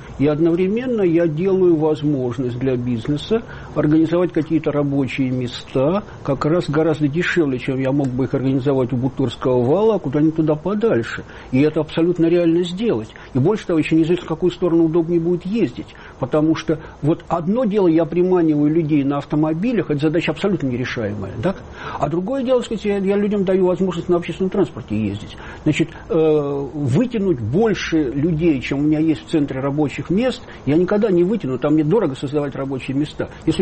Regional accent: Moscow, Russia; ну, мы, москвичи, акцептовали эту новую транспортную линию

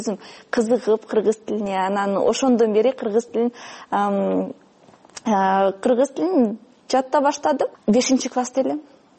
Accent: Kazakhstan; now in Bishkek, Kyrgyzstan

